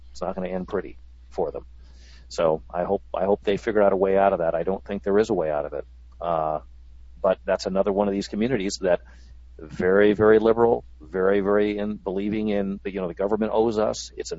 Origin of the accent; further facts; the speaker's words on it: California, United States; I love California. I grew up in California. I adore the place.